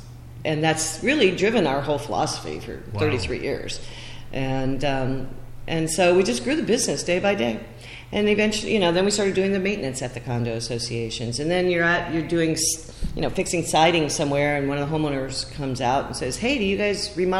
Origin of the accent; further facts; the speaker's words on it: Arkansas, United States; also born or lived in California; now in Manhattan, United States; where actually I'm from Arkansas. I won't give you the whole history, but anyway. That's because I also grew up in California.